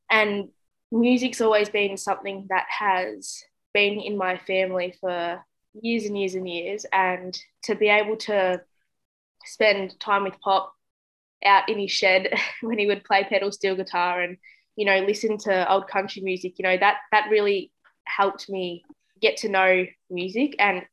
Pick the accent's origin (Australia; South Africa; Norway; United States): Australia; Victoria/New South Wales border; I have been born and raised on Yorta Yorta country in a little border town on the border of Victoria and New South Wales called Atjikumawarra.